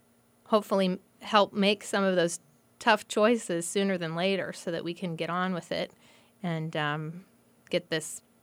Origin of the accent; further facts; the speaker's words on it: Springfield, United States; I grew up in the Springfield area